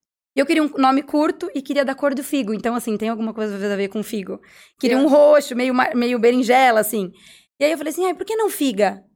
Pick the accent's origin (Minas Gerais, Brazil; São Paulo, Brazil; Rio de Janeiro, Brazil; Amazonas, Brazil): São Paulo, Brazil; Atibaia; now in Araraquara, Brazil; Eu sou de Atibaia e nasci aqui.